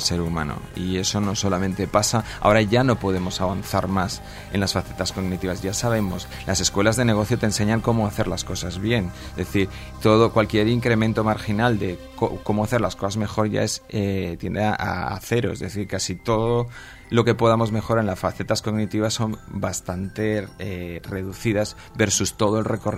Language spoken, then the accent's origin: Spanish; Spain; en España somos latinos, tenemos el hemisferio derecho muy, muy activo